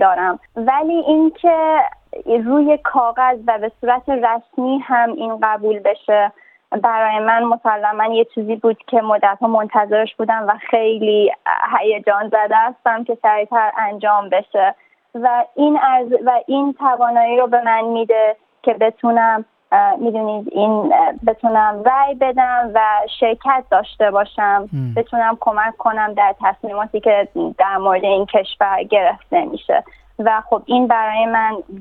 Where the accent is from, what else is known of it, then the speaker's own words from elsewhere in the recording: Tehran, Tehran Province, Iran; moved away as an adult; also born or lived in Rasht / United States / Austria; من همونطور که گفتین در ایران به دنیا آمدم، در واقع در رشت هم به دنیا آمدم ولی در تهران بزرگ شدم. یک سال حدود در دبیرستان من آمریکا درس خوندم.